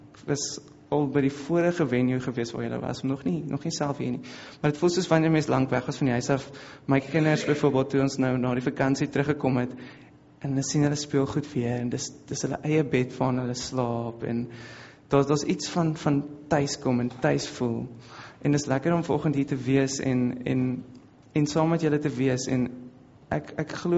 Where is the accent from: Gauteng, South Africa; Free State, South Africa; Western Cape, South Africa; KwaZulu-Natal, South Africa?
Western Cape, South Africa; ek het iets warms gehad, want ek is van die Kaap af, dit raak soms koud by die see